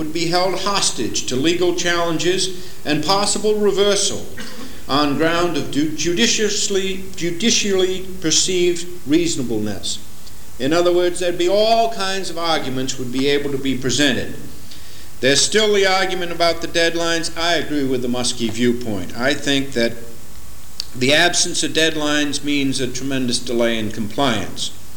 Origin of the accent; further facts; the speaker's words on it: United States; Also, just speaking as an American, it seems to me it raises the level of dirty air in the country